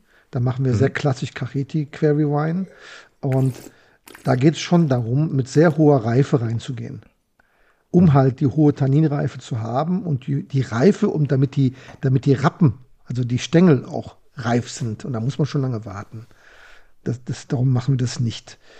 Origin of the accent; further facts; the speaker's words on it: Bad Honnef, North Rhine-Westphalia, Germany; Ja, ich bin Rheinländer